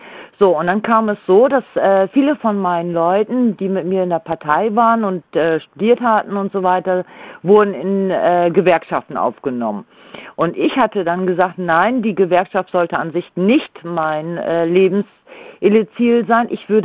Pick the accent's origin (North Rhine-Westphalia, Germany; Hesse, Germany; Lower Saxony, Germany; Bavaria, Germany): Lower Saxony, Germany; ich komme ja aus Ostfriesland